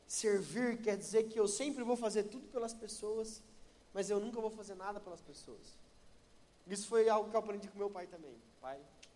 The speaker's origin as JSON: {"language": "Portuguese", "town": "Curitiba", "region": "Paraná", "country": "Brazil", "said": "Mas eu sou curitibano, né?"}